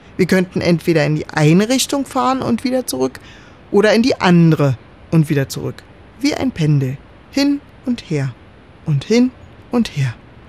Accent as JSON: {"language": "German", "region": "Berlin", "country": "Germany", "tie": "born or raised there", "said": "Ich bin Berlinerin, gebürtig. Ich komme aus der Stadt ohne Parkplätze. Ich habe nicht mal einen Führerschein. Ich bin aufgewachsen in der Gewissheit, dass es immer ein öffentliches Verkehrsmittel gibt, das mich zu meinem Ziel bringt."}